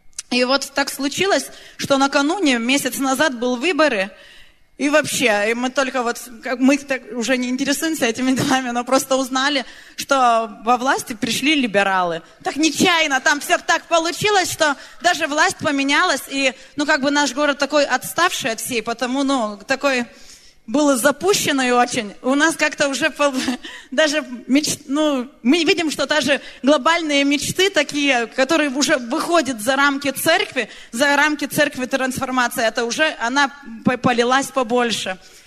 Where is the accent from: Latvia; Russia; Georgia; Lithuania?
Lithuania; мы из Литвы, тут католическая страна, очень консервативная страна, и наш город, это такой самый такой литовский, самый консервативный из всех городов Литвы.